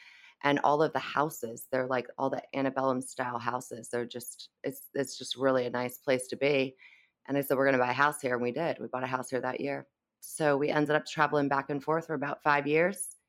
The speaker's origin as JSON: {"language": "English", "region": "Pennsylvania", "country": "United States", "said": "So originally I'm from the North, Pennsylvania, and my husband and I were looking for a home in the South."}